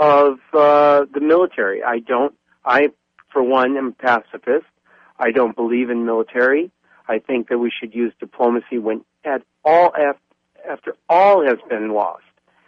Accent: Venice, California, United States; we came to a conclusion, we're from Venice, California

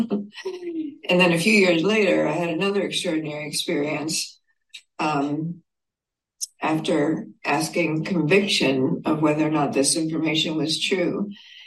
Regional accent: New York, United States; I was born and raised in New York, so I have a big New York mouth.

